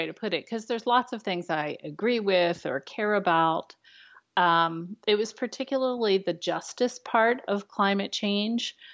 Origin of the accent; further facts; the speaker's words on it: United States; That as an American, I had a special obligation, and especially as an Irish American whose ancestors fled famine